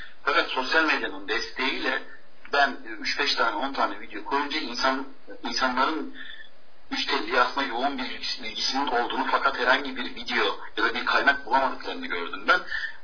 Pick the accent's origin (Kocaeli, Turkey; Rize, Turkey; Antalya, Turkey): Antalya, Turkey; born there; ben 1988 yılında Antalya merkezde doğdum.